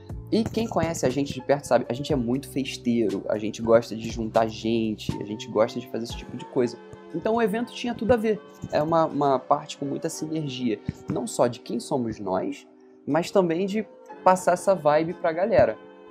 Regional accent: Rio de Janeiro, Brazil; eu cresci na Costa Verde do Rio de Janeiro, então eu sempre fui muito ligado ao mar

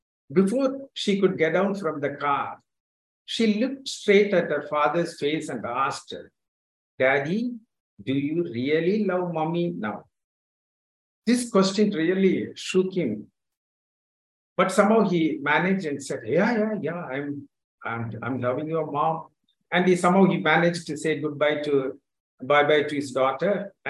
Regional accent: Madurai, Tamil Nadu, India; I'm from Madurai

